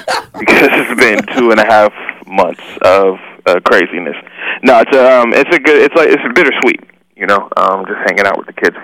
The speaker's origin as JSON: {"language": "English", "town": "Salina", "region": "Kansas", "country": "United States", "said": "I am from a town called Salina, Kansas."}